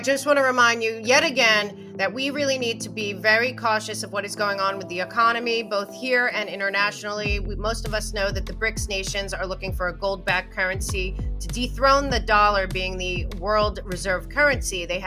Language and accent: English; New York, United States; accent: New York; Yeah, you know my accent.